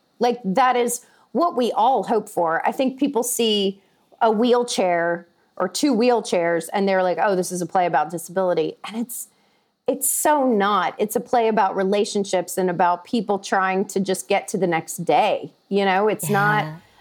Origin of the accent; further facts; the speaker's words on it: Tuscaloosa, Alabama, United States; In Tuscaloosa. I grew up in Tuscaloosa, Alabama.